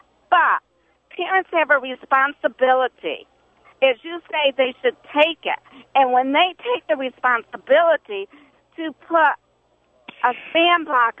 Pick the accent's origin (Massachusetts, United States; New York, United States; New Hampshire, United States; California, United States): New York, United States; Rome; No, I'm sorry. I am originally from Rome, and I just recently moved